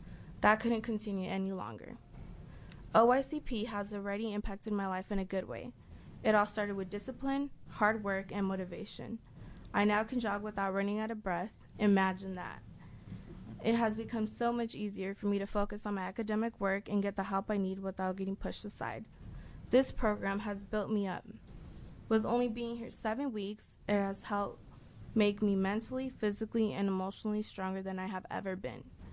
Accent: Beaverton, Oregon, United States; I'm 70 years old and I'm from Beaverton, Oregon.

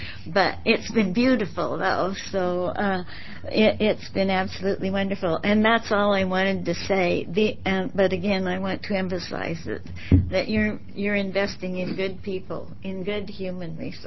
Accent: Oregon, United States; now in Oceanside, United States; I live now in Oceanside, Oregon. I'm originally from Baker County and still part owner of a ranch there out at Haines.

